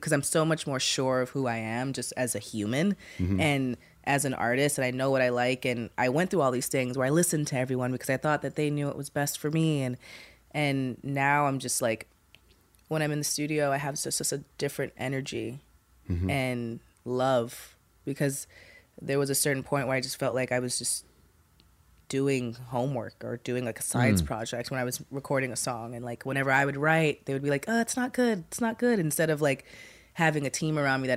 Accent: Brooklyn, New York, United States; I'm from Brooklyn, so we, like, and my mom's obviously from Brooklyn

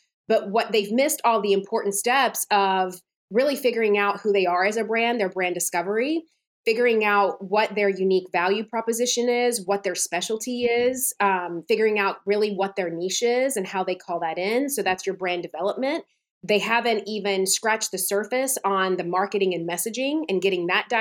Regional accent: Nashville, Tennessee, United States; Nashville was a lot smaller back then. So I could not wait to leave it. You know, I was just like, get me out of here. I never thought I would come back.

